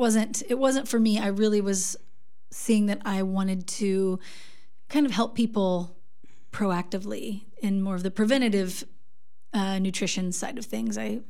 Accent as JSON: {"language": "English", "town": "Kansas City", "region": "Missouri", "country": "United States", "also_born_or_lived": "Portland, United States", "said": "That's where I'm from. Yeah, I moved here from Portland, Oregon, but originally from Kansas City."}